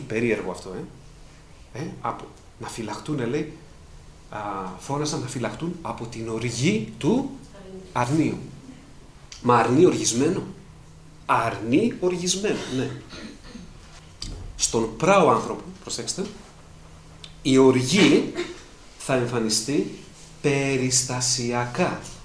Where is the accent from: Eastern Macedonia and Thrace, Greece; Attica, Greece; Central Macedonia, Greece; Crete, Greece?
Attica, Greece; Piraeus; που εγώ μεγάλωσα στον Πειραιά, στο λιμάνι, στο Τριχολίμανο κοντά